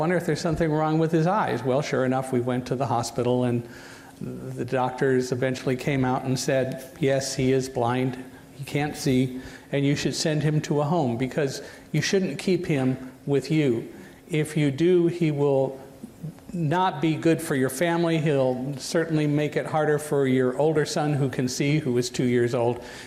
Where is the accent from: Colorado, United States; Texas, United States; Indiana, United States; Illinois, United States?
Illinois, United States; Chicago; But I was born in Chicago, grew up there for 5 years, went to the candy store when I was old enough to do it with my brother and cousins who lived next door every day